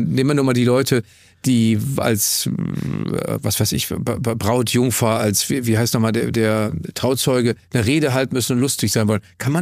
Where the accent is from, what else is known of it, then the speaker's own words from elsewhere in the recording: Cologne, North Rhine-Westphalia, Germany; Und ich komme aus Köln.